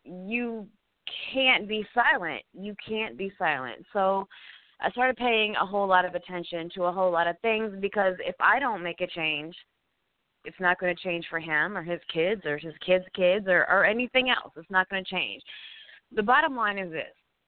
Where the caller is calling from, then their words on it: Louisville, Kentucky, United States; from Louisville, Kentucky.